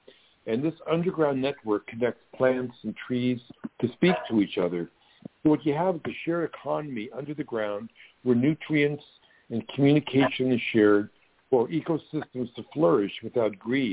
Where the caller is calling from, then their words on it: Los Angeles, California, United States; I'm calling you from L.A., California, in the Hollywood Hills.